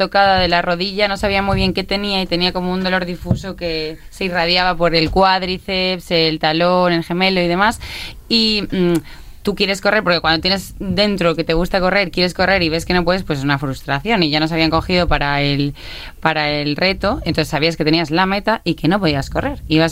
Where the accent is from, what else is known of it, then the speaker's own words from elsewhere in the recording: Badajoz, Extremadura, Spain; now in Barcelona, Spain; Sí, bueno, soy de Badajoz. Pero, sí. Pero vivo en Barcelona ahora.